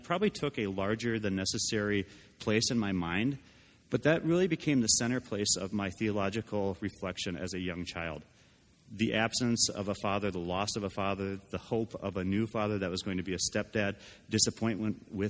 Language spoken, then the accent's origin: English; Minnesota, United States; today there is a big football game for my family, because I grew up in Minnesota.